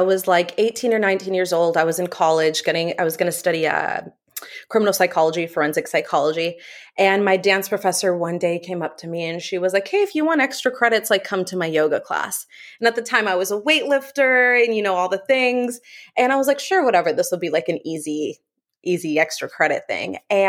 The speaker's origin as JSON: {"language": "English", "town": "Dallas", "region": "Texas", "country": "United States", "tie": "born or raised there", "moved": "as an adult", "lives_now": "Miami, United States", "said": "I'm a Texas girl, Dallas, Texas, born and raised. Moved to Miami, Florida about a year ago."}